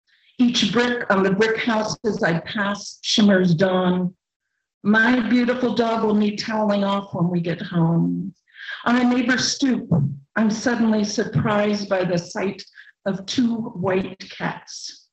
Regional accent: New Jersey, United States; accent: East Coast

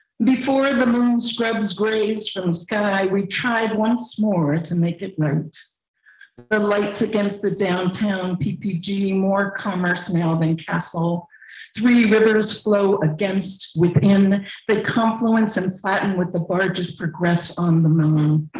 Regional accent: New Jersey, United States; accent: East Coast; But I am originally from New Jersey, and I guess I have an East Coast something about me

